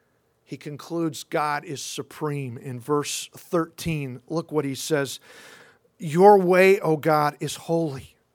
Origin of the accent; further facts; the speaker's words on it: Illinois, United States; This puts me in mind of growing up outside of Chicago. We would have, of course, immense snowfall.